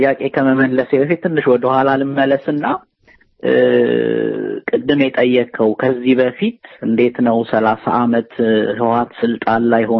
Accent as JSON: {"language": "Amharic", "region": "Addis Ababa", "country": "Ethiopia", "tie": "born or raised there", "said": "በ1997 ምርጫ ጊዜ እኔ አዲስ አበባ ነበርኩኝ። እኔ ሞላማሮ የሚባል እዛ አብነት አካባቢ ነው ተወልጄ ያደግኩትና"}